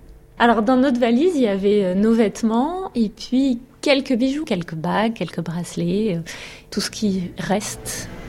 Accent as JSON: {"language": "French", "country": "Algeria", "moved": "yes", "lives_now": "France", "said": "j'ai 44 ans, je suis algérienne. Je suis arrivée en France dans les années 90. On a fui l'Algérie à cause du terrorisme."}